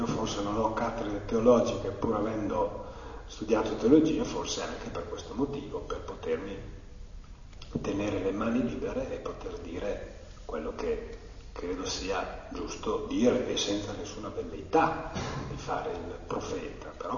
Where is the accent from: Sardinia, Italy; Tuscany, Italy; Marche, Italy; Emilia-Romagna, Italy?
Emilia-Romagna, Italy; Modena; quindi io come modenese avrei... No, reggiano-modenese vuol dire c'è tutta la separazione del mondo